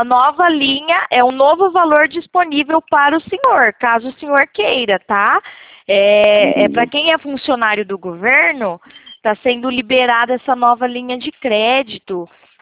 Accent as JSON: {"language": "Portuguese", "region": "São Paulo", "country": "Brazil", "said": "sou do interior de São Paulo."}